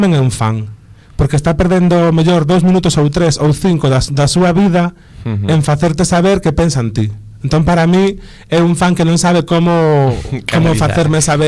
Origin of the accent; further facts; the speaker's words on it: Ares, Galicia, Spain; Pero en realidade, en Ares xa fun bastante coñecido de sempre. Xa non é mérito meu … son o fillo da que dirixe o coro da parroquia